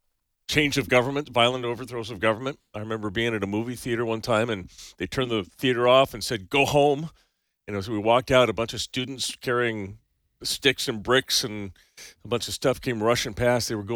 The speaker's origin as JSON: {"language": "English", "region": "California", "country": "United States", "also_born_or_lived": "Madagascar / France", "said": "I am from California."}